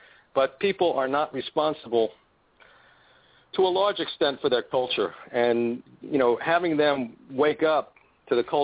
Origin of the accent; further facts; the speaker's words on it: New York City, New York, United States; now in Florida, United States; When I came down here from New York City, where cars aren't really a part of our culture.